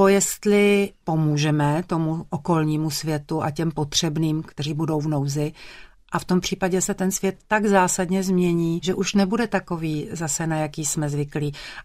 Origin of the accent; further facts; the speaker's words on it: Prague, Czechia; já jsem vyrůstala v Rušné pražské čtvrti